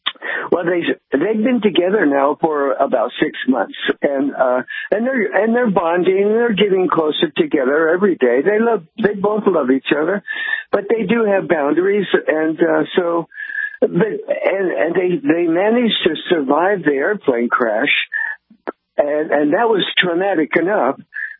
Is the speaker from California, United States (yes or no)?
yes; California, United States; also born or lived in Alaska; Well, I lived in Alaska for, I grew up in California, moved to Alaska and taught school in native villages.